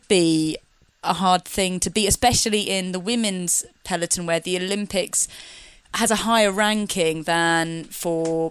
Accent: United Kingdom; As a British athlete, yeah, sorry, I should say that.

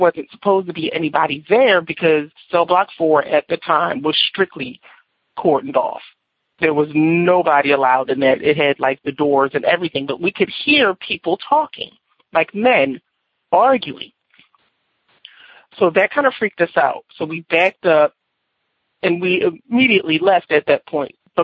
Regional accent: Philadelphia, Pennsylvania, United States; I'm from Philadelphia, Pennsylvania.

